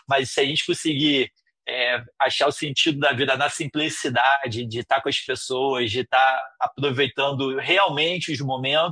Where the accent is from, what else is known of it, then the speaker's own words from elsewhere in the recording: Itacoatiara, Brazil; passando pela minha juventude em Itacoatiara